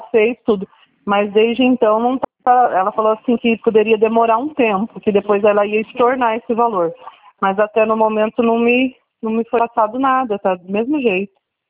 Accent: Curitiba, Paraná, Brazil; curitibana, eu moro aqui no norte do estado, mas sou curitibana.

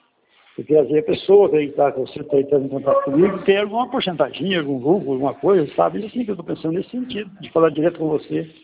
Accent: Assis, São Paulo, Brazil; Porque você deve saber aí, eu sou de Assis aqui.

